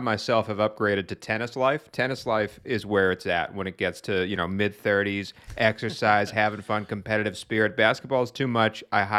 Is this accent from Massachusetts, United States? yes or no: yes; Boston, Massachusetts, United States; In fact, you're heading to Boston, my hometown.